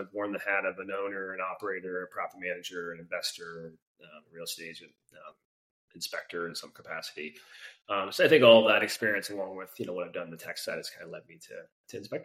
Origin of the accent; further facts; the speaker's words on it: Iowa, United States; No, I'm from middle America. I'm from Iowa originally, but I told myself growing up I had to have oceans and or mountains